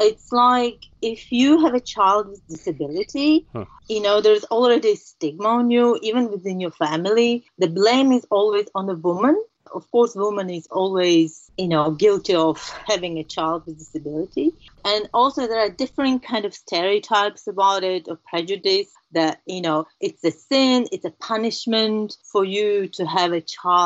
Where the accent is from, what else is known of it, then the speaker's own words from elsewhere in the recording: Tajikistan; myself growing up in Tajikistan